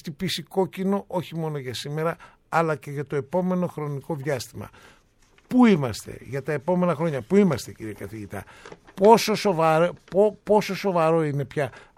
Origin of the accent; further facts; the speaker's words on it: Syros, South Aegean, Greece; η πρώτη παστεριοποίηση γάλατος έγινε στην ιδιαίτερη πατρίδα μου, στη Σύρο